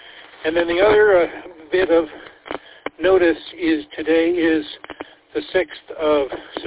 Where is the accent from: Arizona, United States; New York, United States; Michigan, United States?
Michigan, United States; Marquette; that's the area code for the Upper Peninsula. So I've been celebrating that all day. I'm from Marquette.